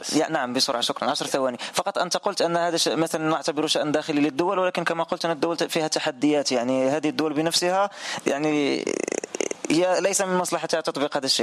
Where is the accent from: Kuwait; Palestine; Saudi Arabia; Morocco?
Morocco; وأنا من المغرب.